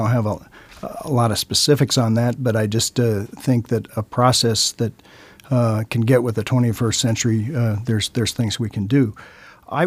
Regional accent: East Coast, United States; born there; And that's why, as a Westerner, I'm glad to have it. We didn't, I was born on the East Coast, and while we had referendums, they were usually on, you know, bond issues and things like that.

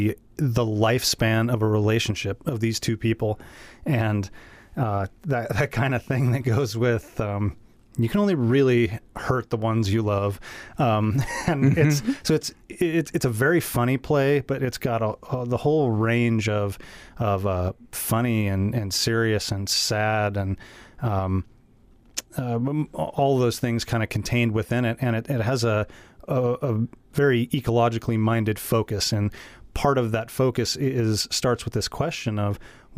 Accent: Ketchikan, Alaska, United States; Yeah, I'm from Ketchikan.

